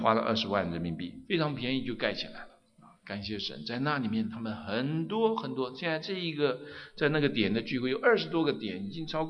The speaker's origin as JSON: {"language": "Chinese", "country": "China", "said": "我们中国人"}